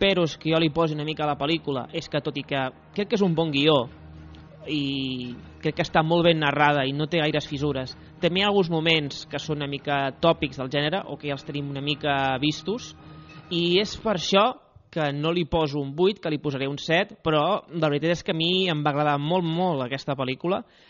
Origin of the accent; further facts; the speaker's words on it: Barcelona, Catalonia, Spain; Pel metro de Barcelona, que més que els que som de Barcelona